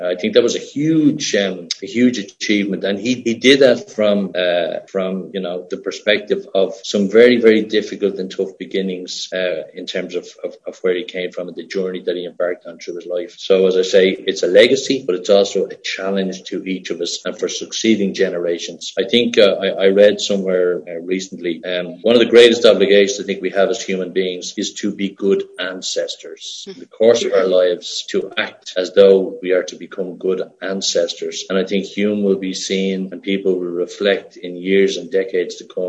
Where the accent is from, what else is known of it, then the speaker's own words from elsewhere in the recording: Ireland; I'm speaking as a Southerner